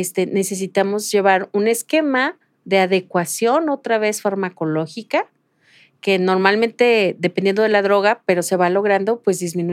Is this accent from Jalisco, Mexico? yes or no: yes; Guadalajara, Jalisco, Mexico; Digo, yo soy de Guadalajara toda mi vida, he vivido aquí.